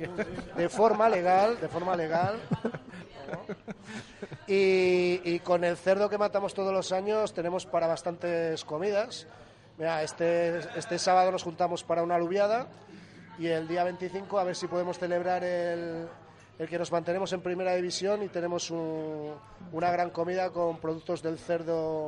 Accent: Villanubla, Castile and León, Spain; aquí prácticamente todos somos de Villanubla, o que tus padres son de Villanubla, o tienes algo de relación con el pueblo

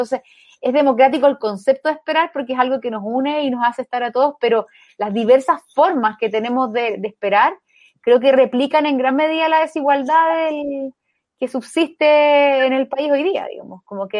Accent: Temuco, Araucanía, Chile; Yo soy de Temuco

